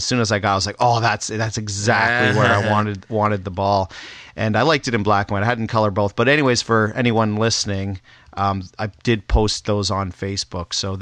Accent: Toronto, Ontario, Canada; I grew up in Toronto

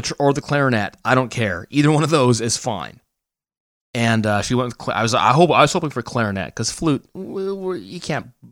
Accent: Canada; I'm still Canadian.

